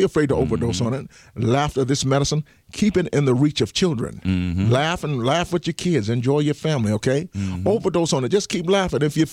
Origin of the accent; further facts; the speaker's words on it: Atlanta, Georgia, United States; when I lived my hometown in Atlanta, you let this much snow come down they got snowed in.